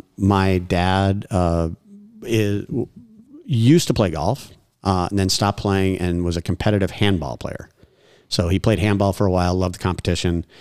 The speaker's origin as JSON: {"language": "English", "region": "Minnesota", "country": "United States", "tie": "born or raised there", "said": "And my dad, both my parents were from Southern California, and I grew up in Minnesota."}